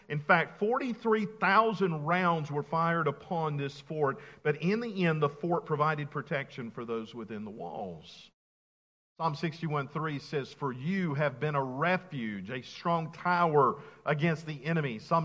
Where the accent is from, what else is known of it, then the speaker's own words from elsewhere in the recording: South Carolina, United States; the first shots of the Civil War were fired, again, in my home state of South Carolina.